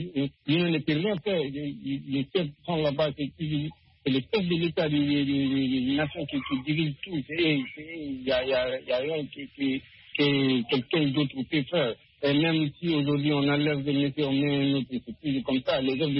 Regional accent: Guinea; moi, personnellement, je suis de Guinée

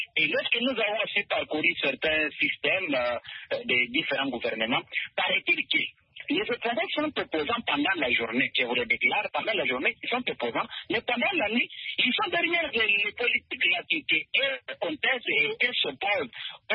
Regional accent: Republic of the Congo; Je suis fier, puisque je suis africain, je suis congolais, un vrai opposant en Afrique

